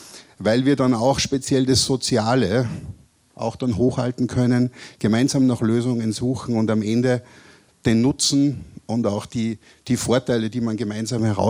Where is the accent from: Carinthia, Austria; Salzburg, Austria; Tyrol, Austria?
Salzburg, Austria; Bin eigentlich ein Salzburger, ne, wohne aber in Tirol, richtig.